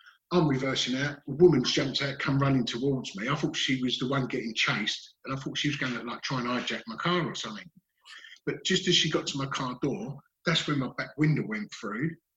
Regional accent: Dagenham, London, United Kingdom; I grew up in Dagenham in Essex, working class family, single parent family.

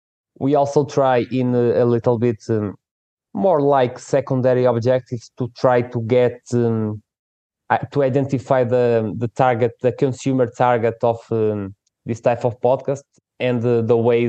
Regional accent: Portugal; English is a second language; It's a master's degree in the audiovisual communication. I'm from Portugal.

